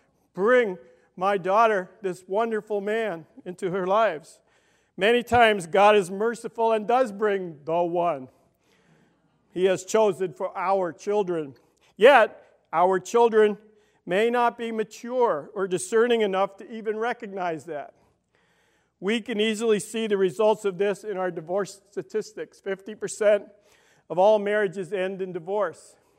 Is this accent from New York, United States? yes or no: yes; Brooklyn, New York, United States; I'm from Brooklyn, you have to excuse me